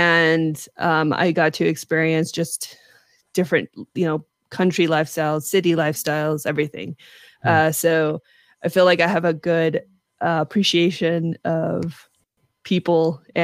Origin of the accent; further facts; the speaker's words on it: California, United States; I got lucky because I was from California, so I was cool.